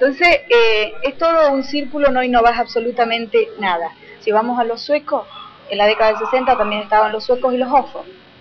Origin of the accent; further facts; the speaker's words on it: Argentina; ¿Sabés cuál es el drama del argentino? Que no somos argentinos.